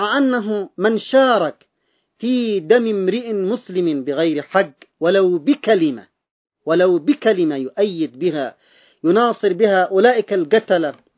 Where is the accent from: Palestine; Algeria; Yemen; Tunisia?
Yemen; بلدنا اليمن